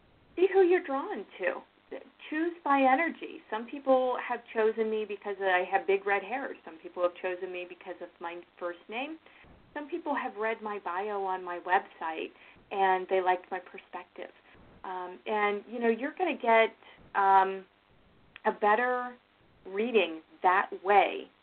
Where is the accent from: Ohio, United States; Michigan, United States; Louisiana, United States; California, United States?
Ohio, United States; I'm a transplant from Ohio, if you couldn't tell by my accent